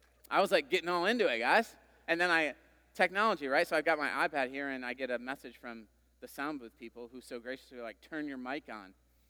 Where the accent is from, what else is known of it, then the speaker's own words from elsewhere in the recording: Holland, Michigan, United States; I remember through public school there growing up in Holland, Michigan, that we would just, that was something that was offered through the school during the summer.